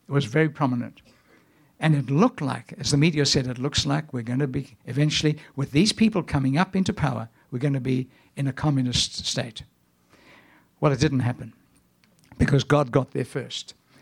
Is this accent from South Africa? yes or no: yes; South Africa; born there; also born or lived in Zimbabwe; In 1972, I left Rhodesia. I was born in South Africa. I was an accountant for 5 years in Rhodesia, which is now Zimbabwe.